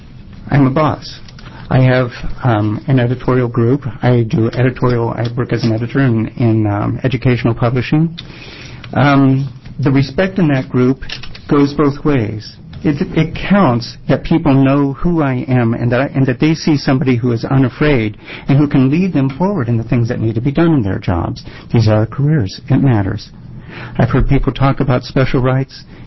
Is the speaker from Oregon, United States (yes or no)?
yes; Eugene, Oregon, United States; I'm from Eugene, Oregon.